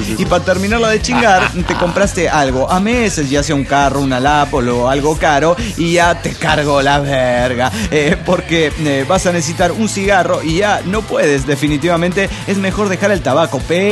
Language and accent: Spanish; Puebla, Mexico; de Puebla.